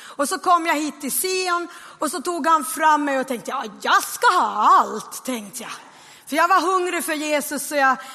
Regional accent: Vörå, Ostrobothnia, Finland; now in Sweden; jag kommer från Vörå, så jag pratar ju brett och grovt och snett om stordan och borde och kyrka och kyrko. Men alltså jag har ju bott i Sverige i många år.

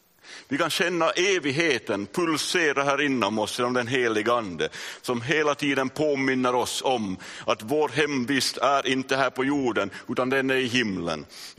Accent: Järfälla, Stockholm County, Sweden; born there; place of birth, Järfälla. Det visste ni inte. Där är jag född.

